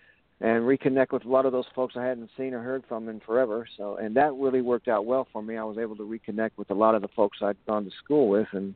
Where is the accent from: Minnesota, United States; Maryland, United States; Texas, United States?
Texas, United States; Houston; now in Chicago, United States; Okay, I'm calling from outside Chicago, and I'm originally from Houston.